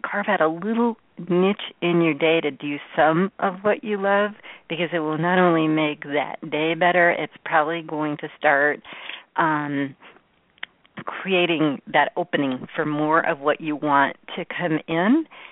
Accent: Florida, United States; You know, I grew up in Florida

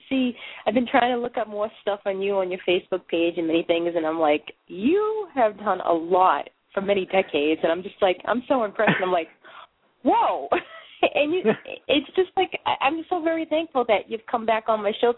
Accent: Boston, Massachusetts, United States; I do have a funny accent. I'm actually originally from Boston, and I try to pronounce people's names as best as I can.

